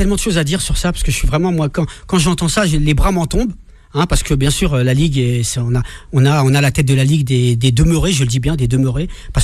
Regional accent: Marseille, Provence-Alpes-Côte d'Azur, France; Pourtant, je ne suis pas parisien, je suis marseillais.

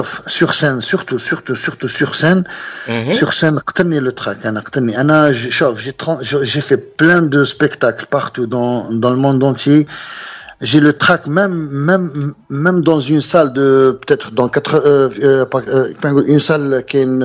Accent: Tlemcen, Tlemcen Province, Algeria; je suis de Tlemcen de nature, le Haouzi c'est à Tlemcen

